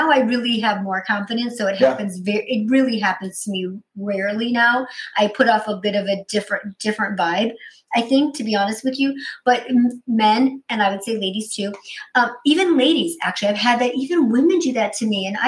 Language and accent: English; Michigan, United States; because I'm a nice girl. I'm from Michigan originally. I'm a pleaser.